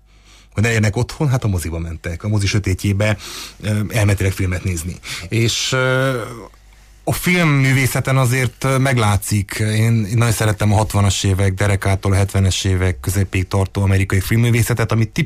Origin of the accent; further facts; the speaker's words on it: Toplița, Harghita, Romania; Most Maroshévízen, ahol én származom, ott is megnyílt pár évvel ezelőtt a mozi